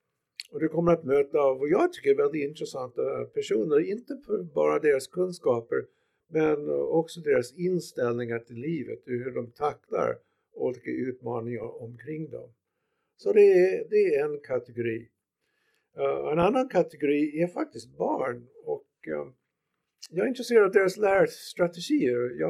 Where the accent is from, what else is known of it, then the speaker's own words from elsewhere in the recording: United States; jag är amerikan